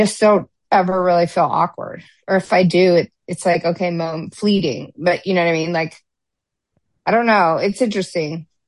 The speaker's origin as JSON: {"language": "English", "region": "Midwest", "country": "United States", "said": "So like I came from the Midwest where I'm like, hi, everybody."}